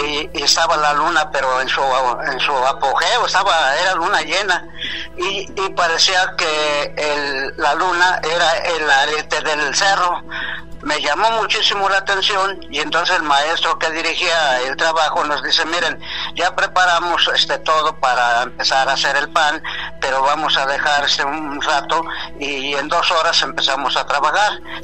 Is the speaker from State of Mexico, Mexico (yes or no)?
yes; Sultepec, State of Mexico, Mexico; Me cambié de ciudad, me vine a la Ciudad de México, de mi pueblo, porque se me subió allá en mi pueblo que se llama Sultepec, Estado de México.